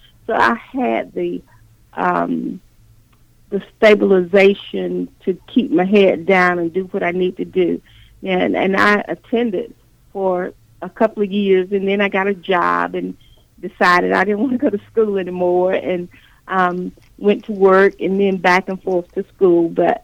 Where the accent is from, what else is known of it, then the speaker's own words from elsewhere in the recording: Columbus, Georgia, United States; I was born and raised right here in Columbus, Georgia. I attended the public schools of Columbus from 1966, graduate of Spencer High School.